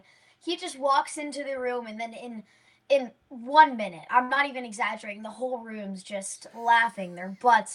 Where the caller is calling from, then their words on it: Nashville, Tennessee, United States; I'm joining you from Nashville, Tennessee.